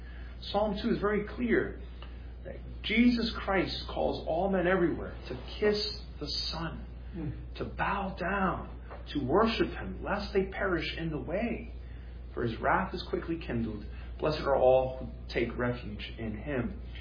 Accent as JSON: {"language": "English", "country": "United States", "said": "We are American, most of us, all of us, I would say, right? We want to be, law-abiding citizens. We want to be patriotic. We love our country. This is the country we were born in, many of us, and we've been raised in this country."}